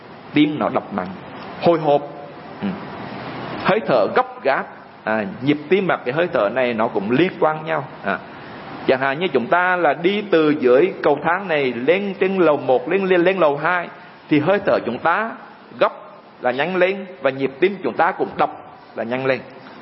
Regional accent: Hue, Thừa Thiên Huế, Vietnam; also born or lived in Ho Chi Minh City; chúng tôi quê ở ngoài Huế á, rồi đùng một cái bay vào Sài Gòn học.

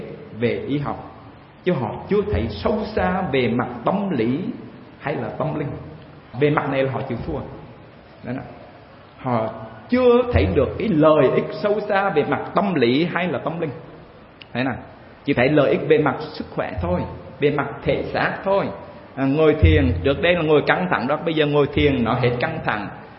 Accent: Hue, Thừa Thiên Huế, Vietnam; moved away as an adult; Quý vị biết rằng chúng tôi sinh ra và lớn lên ở Huế. Trong suốt 19 năm đó không đi đâu hết, chỉ ở Huế thôi. Đùng một cái bay vô Sài Gòn.

